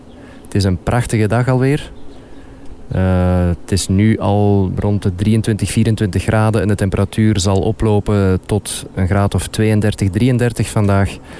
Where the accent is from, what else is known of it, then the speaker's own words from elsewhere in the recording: Belgium; Als Belg die in het buitenland gewoond heeft, worstel ik daar zelf nog altijd mee van, wat is nu thuis?